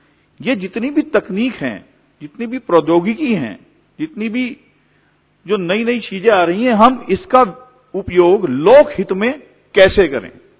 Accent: Uttarakhand, India; मैं देवभूमि उत्तराखंड से आया हूं, जहां बाबा केदार और बद्री विशाल स्वयं भू रूप से विराजित हैं, जो गंगा और यमुना का उद्गम स्थल है।

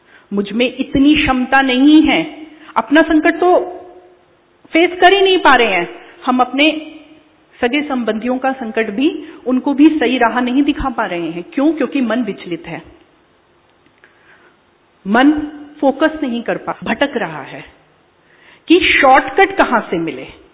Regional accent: Delhi, India; मैं अपने दिल्ली से मैं आई हूं, A3 पश्चिम बिहार सेंटर से मैं जुड़ी हुई हूं

